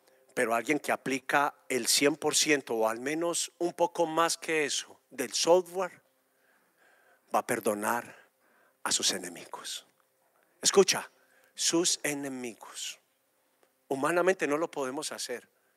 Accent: Antioquia, Colombia; Soy paisa y fuera de eso vendedor, ya sabe.

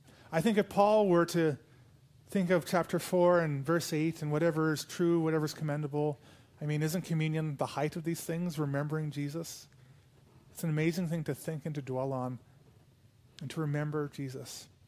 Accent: Canada; You know, I know we're Anabaptists here and we're Canadian here

